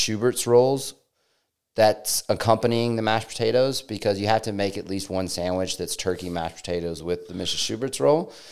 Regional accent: Alabama, United States; growing up in the South in Alabama, like real legitimate, like stuffing where it should clog your arteries.

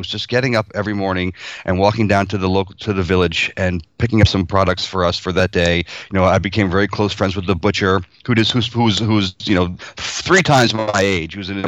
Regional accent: New York, United States; Yeah, I'm Italian American, you know, from a big New York family, and I grew up, you know, with all the trappings of Italian Americana

